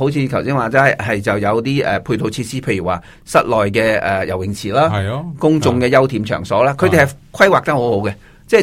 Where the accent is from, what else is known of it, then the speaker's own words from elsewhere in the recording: China; now in Australia; 呢啲都系我哋中国人喜欢落脚嘅